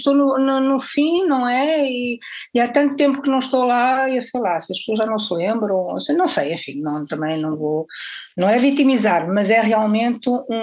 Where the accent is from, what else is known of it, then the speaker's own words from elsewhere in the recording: Porto, Portugal; Sendo filha de mãe espanhola, catalã de Barcelona, filha e neta, e do lado português sou do norte do Porto, portanto Mediterrâneo, Atlântico